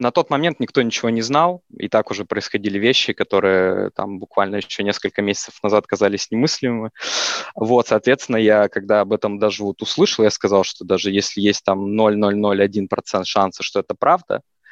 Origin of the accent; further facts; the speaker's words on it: Belgorod, Belgorod Oblast, Russia; also born or lived in Australia; Сам я родился в России, в Архангельской области. Школу заканчивал в Белгороде, и после этого я улетел в Австралию.